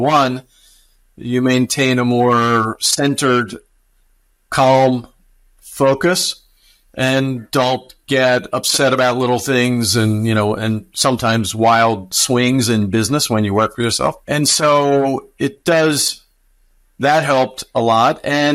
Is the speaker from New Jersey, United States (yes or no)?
no; Maryland, United States; Yeah, so I grew up in Baltimore County, suburban, middle-class neighborhood.